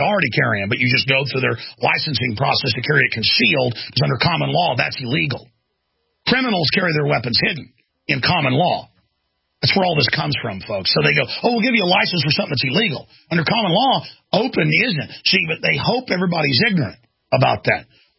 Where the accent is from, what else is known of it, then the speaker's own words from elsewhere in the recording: Dallas, Texas, United States; That happened to me twice growing up in Dallas.